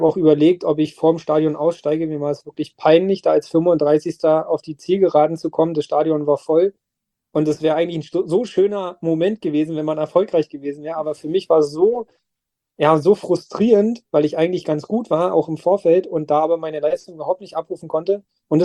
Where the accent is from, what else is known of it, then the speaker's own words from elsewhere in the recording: Werder, Brandenburg, Germany; wenn nicht so viele Leute aus meiner Heimatstadt Werder da gewesen wären